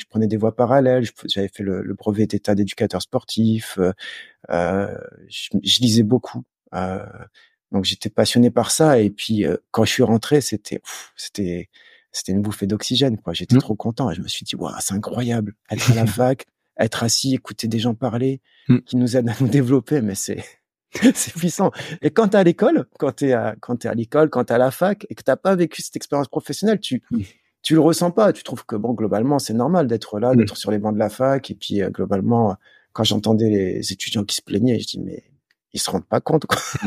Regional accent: Valenciennes, Hauts-de-France, France; born there; je suis né à Valenciennes, donc je viens du Nord.

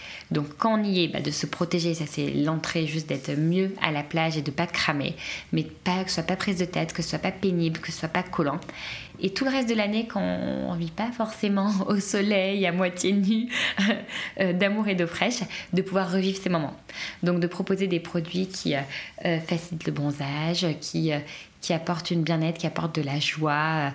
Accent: Paris, Île-de-France, France; j'ai grandi à Paris, dans un lycée parisien

